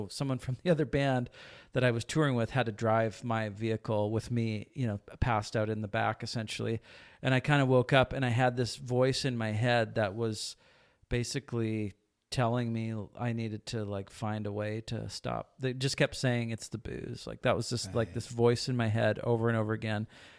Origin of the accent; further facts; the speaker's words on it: Victoria, British Columbia, Canada; I grew up in Victoria and was in the punk rock scene, so there's a lot of drugs and alcohol